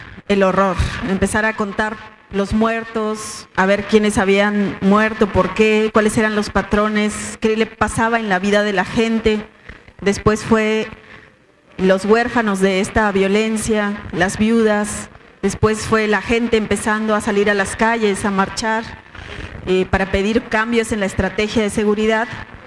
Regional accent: Chihuahua, Mexico; yo soy de Chihuahua y desde 2007, cuando iba a mi tierra, cuando iba a Juárez

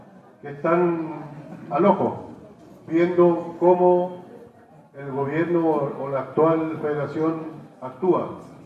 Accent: Australia; Nosotros venimos de Australia.

